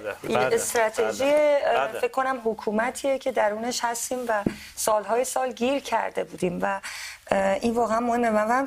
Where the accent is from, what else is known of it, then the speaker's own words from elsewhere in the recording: Belgium; من الان خودم توی یه کشوری بزرگ شدم که همه حزب ها، بلژیک معروفه به اینه که همه حزب ها و نیروهای مختلف هست